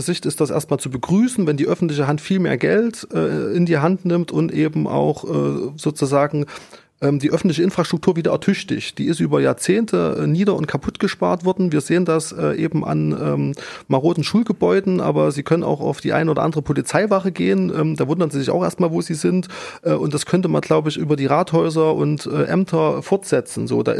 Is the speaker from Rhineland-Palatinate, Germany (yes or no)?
no; Thuringia, Germany; Also ich komme aus dem Altenburger Land